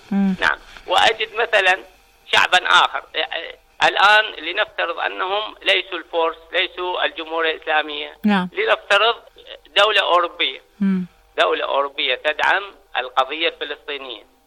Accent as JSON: {"language": "Arabic", "country": "Iraq", "said": "أنا عراقي الآن، أعتز بعراقيتي وهويتي وبلدي، ولا أقبل أحد أن يعتدي على بلدي."}